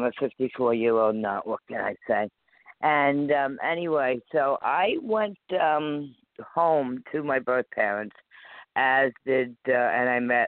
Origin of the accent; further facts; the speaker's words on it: New York, United States; born there; But again, I was born down in Manhattan at the Metropolitan Hospital in New York.